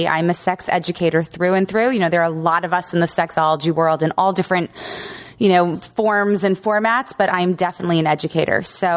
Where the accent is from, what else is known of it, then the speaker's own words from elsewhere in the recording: Long Island, New York, United States; it was the time I grew up in Long Island.